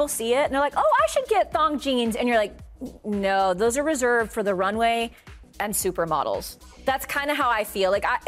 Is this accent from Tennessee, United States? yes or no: no; Texas, United States; I told so many of my friends that I grew up in Texas with, I was like, you've just got to give this show a chance, right?